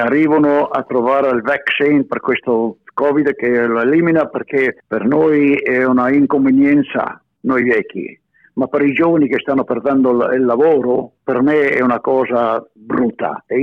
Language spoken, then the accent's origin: Italian; Australia; Io ti posso dire che sono australiano, ma amo la lingua italiana e la cultura e la cucina.